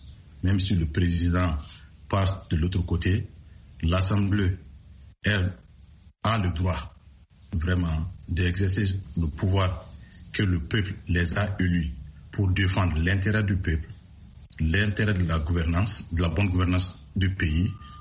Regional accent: Mali; en tant qu'Africain, plus précisément en tant que Malien

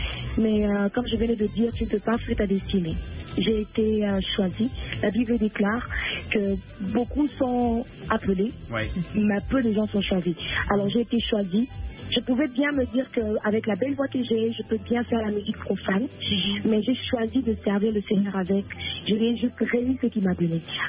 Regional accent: South Africa; J'ai grandi en Afrique du Sud

